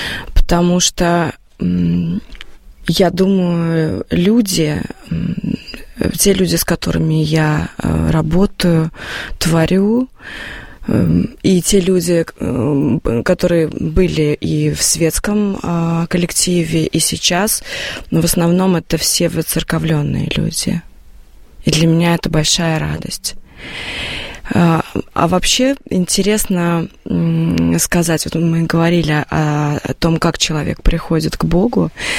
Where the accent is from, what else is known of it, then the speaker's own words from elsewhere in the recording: Kazan, Tatarstan, Russia; а так как я из Казани сама, а у нас в Татарстане это так